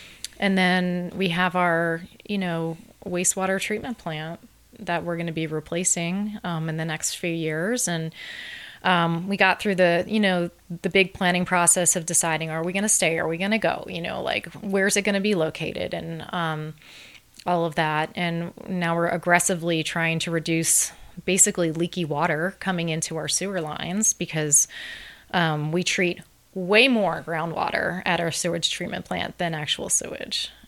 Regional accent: Philadelphia, Pennsylvania, United States; I mean, I come from Philadelphia. I mean, people aren't that nice.

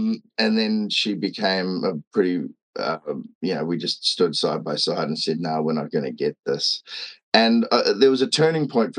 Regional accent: Bucklands Beach, Auckland, New Zealand; I grew up in a sailing family. They're all builders and sailors. And I grew up in Bucklands Beach.

